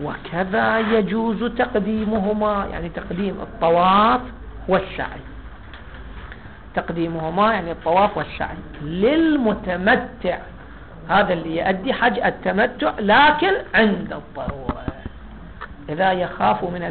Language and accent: Arabic; Iraq; أنا أذكر أول سنة اللي إحنا من العراق رحنا للحج